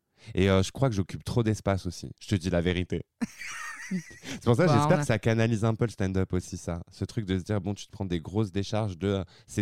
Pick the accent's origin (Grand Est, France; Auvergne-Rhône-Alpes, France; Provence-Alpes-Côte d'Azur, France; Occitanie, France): Provence-Alpes-Côte d'Azur, France; Fréjus; Bah, la petite ville, quoi. Moi, je viens de Fréjus.